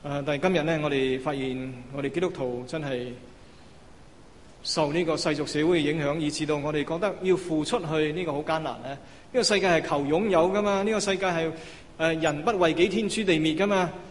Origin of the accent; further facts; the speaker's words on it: Hong Kong; 我估计我们作为香港人呢，这件事情给我们很多的提醒，是吗？